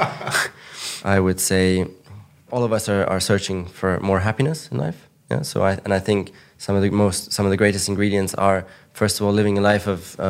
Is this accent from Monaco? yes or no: yes; Monaco; I grew up in Monaco, which is one of the richest places in the world. And it's like a kind of rich cocoon, you know?